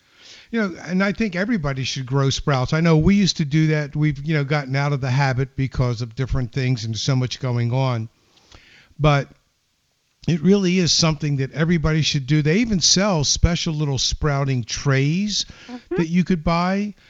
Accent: Texas, United States; well, growing up in Texas, you know, from the latter part of my life

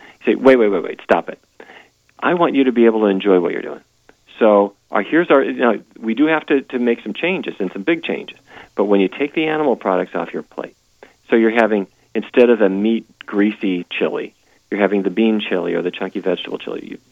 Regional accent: Fargo, North Dakota, United States; it was very clear that when people follow a diet that is very different from the way I grew up in Fargo, North Dakota

